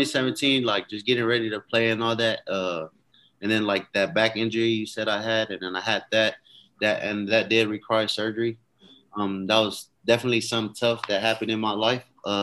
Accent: California, United States; also born or lived in Oregon; And then I was raised in California, but went to high school in Oregon.

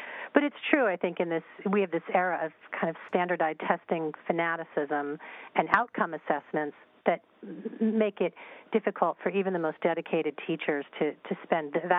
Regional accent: New York, United States; It's a very interesting thing growing up in New York and being a part of a neighborhood

